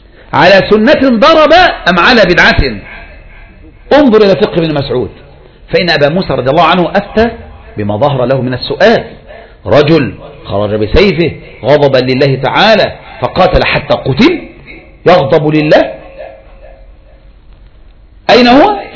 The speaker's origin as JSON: {"language": "Arabic", "country": "Egypt", "said": "بلدنا مصر"}